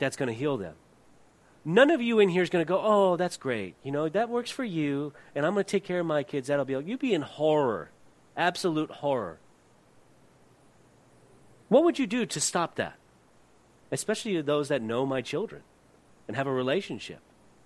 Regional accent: England, United Kingdom; I think I'm from England, and I think that we should be on their side of the road

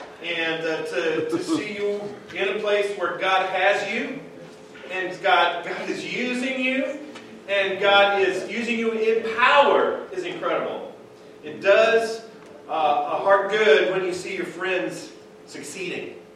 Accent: Taylor, Nebraska, United States; I grew up in Taylor, Nebraska, Loup County Public School, High School 40.

